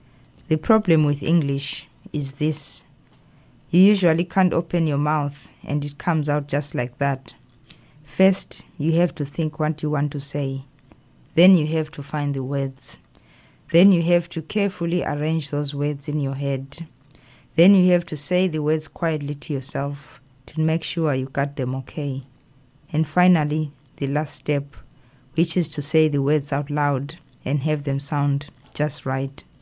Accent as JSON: {"language": "English", "country": "Zimbabwe", "tie": "born or raised there", "moved": "yes", "lives_now": "United States", "said": "I mean, I grew up in Zimbabwe, and what was mostly available was, you know, African literature and British literature."}